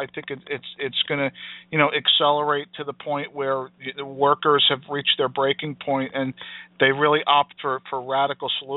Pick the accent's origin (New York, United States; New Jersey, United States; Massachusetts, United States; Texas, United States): New Jersey, United States; You're close to me. I'm from New Jersey.